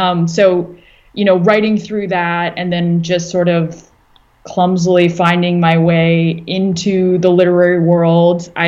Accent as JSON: {"language": "English", "town": "Toronto", "region": "Ontario", "country": "Canada", "moved": "as an adult", "lives_now": "Los Angeles, United States", "said": "I had moved to LA in, I think, 2014. I moved to LA from Toronto. And, you know, as an immigrant, had to have a job."}